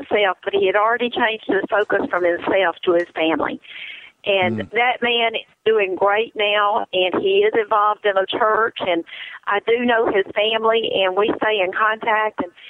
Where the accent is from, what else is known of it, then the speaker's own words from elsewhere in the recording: the South, United States; accent: Southern; God used my southern accent as a wake-up call for this man.